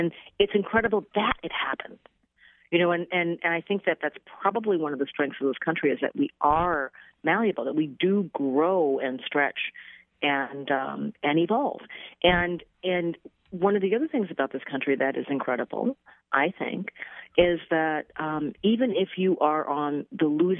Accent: Minnesota, United States; I grew up in Minnesota, a neighboring state.

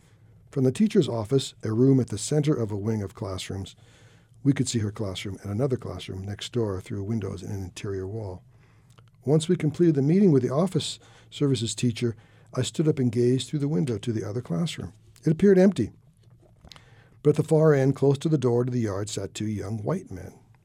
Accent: California, United States; Here we are from Northern California. We love the nature, outdoors, all these activities.

